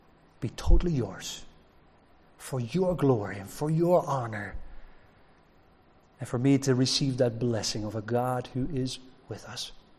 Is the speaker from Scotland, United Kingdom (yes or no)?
yes; Scotland, United Kingdom; there's some language in there that will feel slightly uncomfortable, both being Western, but also maybe as Scottish people.